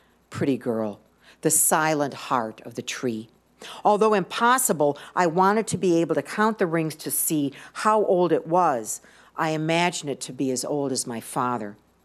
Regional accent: Cleveland, Ohio, United States; When I was a young girl growing up in Cleveland, there was an old tree in my grandparents' backyard that almost died.

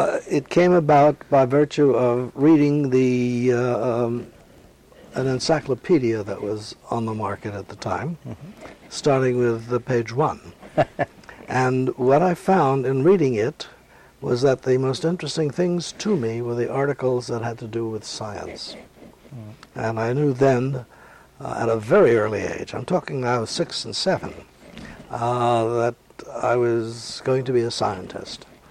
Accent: New York City, New York, United States; born there; I was born in New York City. I am a New Yorker by choice and have spent most of my life there.

